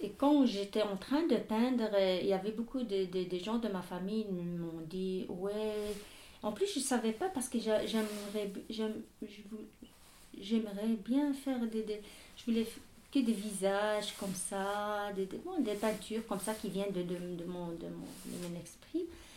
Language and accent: French; Tangier, Tanger-Tetouan-Al Hoceima, Morocco; French is a second language; now in France; comme moi je viens de pays méditerranéen, de Tanger, et ma maison était toujours remplie de gens vivantes et tout